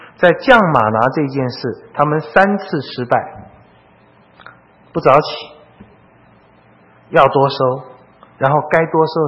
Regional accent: China; 他们跟我们中国人一样啊

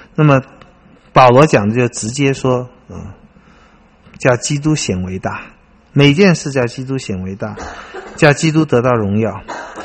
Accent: China; 这比较不是我们中国人说的终身大事哈

